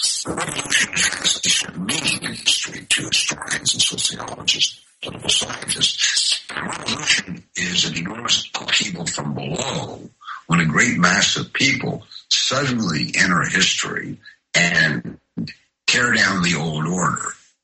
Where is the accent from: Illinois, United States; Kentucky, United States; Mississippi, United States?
Kentucky, United States; I grew up in Kentucky. I remember it very, very well.